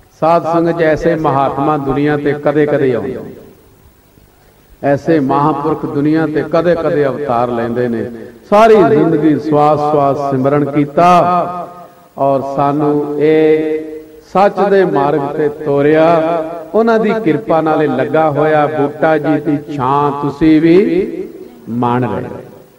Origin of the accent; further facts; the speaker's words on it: Punjab, India; also born or lived in Doaba; ਮੈਂ ਜੰਮਿਆ ਦੁਆਬੇ ਚ, ਪਲਿਆ ਮਾਝੇ ਚ, ਦੁਬਾਰਾ ਫਿਰ ਦੁਆਬੇ ਚ, ਤੇ ਹੁਣ ਫਿਰ ਮਾਝੇ ਚ, ਬਹੁਤ ਸਮਾਂ ਦੁਆਬੇ ਚ ਬੀਤਿਆ